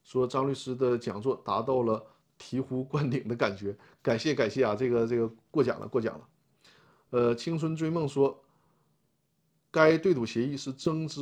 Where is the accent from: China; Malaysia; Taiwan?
China; Northeast China; accent: Northeastern; 用咱们东北话说啊